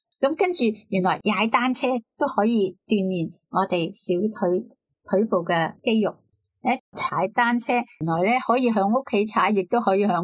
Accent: China; 我哋中国人

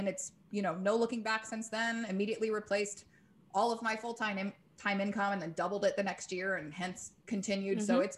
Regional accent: Dallas, Texas, United States; we wanted to go back to the States. He lived in Austin most of his life. And I was from Dallas.

